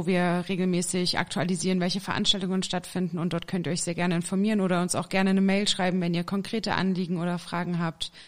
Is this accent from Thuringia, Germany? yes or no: yes; Jena, Thuringia, Germany; born there; ich bin geboren in Jena und wohne derzeit auch in Jena. Ich habe dort auch studiert, Lehramt.